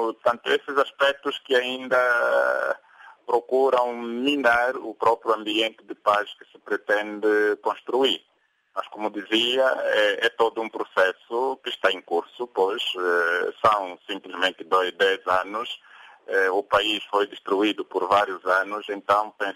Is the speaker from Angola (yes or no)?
yes; Angola; estamos a ganhar todos, enquanto angolanos